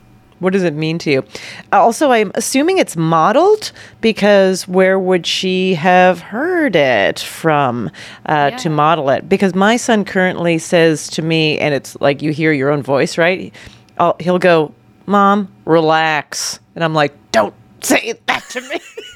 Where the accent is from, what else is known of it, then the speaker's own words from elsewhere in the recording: Canada; Also, I grew up in Canada.